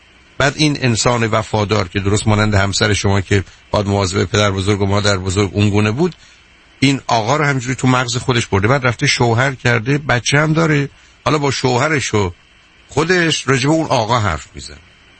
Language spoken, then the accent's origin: Persian; Iran; ما ایرانی هستیم. هستیم که هستیم.